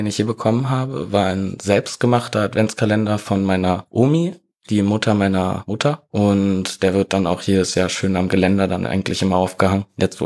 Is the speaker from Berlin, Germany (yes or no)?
yes; Berlin, Germany; now in Heidelberg, Germany; ich bin 20 Jahre alt, komme gebürtig aus Heidelberg und bin dann nach Berlin gezogen und dort auch aufgewachsen. Dann allerdings wieder nach Heidelberg gezogen